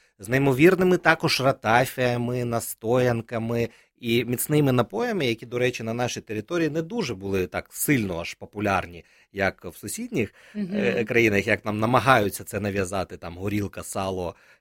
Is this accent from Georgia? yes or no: yes; Georgia; тому що ми, грузини